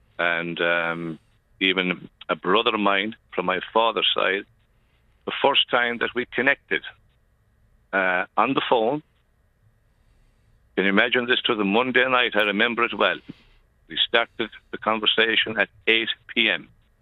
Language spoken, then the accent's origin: English; Ireland; I mean, we're Irish, you know, we're the human race.